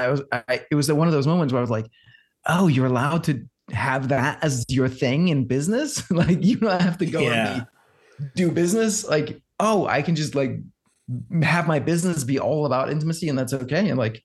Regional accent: Denmark; now in United States; I was born and raised in Denmark. And so moving to the States some years ago, I had to retake my driver's license

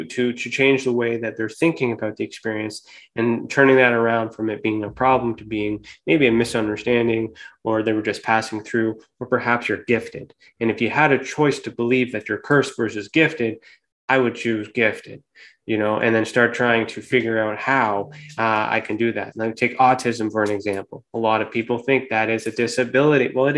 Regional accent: Canada; especially here in Canada. So I'm Canadian.

